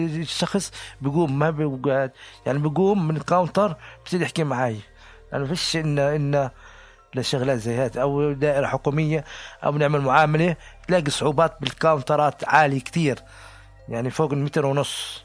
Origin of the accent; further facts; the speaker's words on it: Jordan; استغربوا أني أنا جاي من الأردن